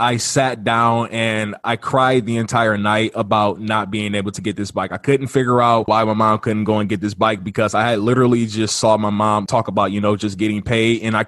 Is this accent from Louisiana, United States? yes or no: no; Detroit, Michigan, United States; Yeah, I grew up in Detroit. I was raised by women. I was raised by my mom, my grandma, and also my aunt. We lived on the same street.